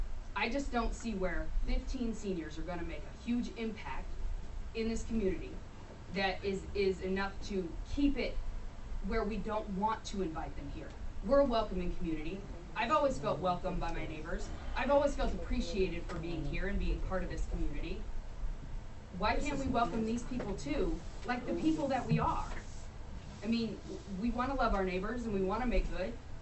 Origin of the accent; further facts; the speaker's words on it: Manson, Iowa, United States; So the fact is that my mom is not from Tolono, right? But I'm not from Tolono either. I'm from Manson, Iowa.